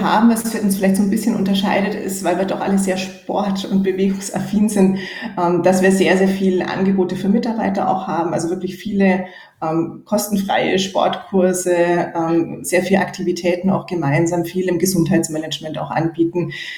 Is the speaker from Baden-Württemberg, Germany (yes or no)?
no; Nuremberg, Bavaria, Germany; moved away as an adult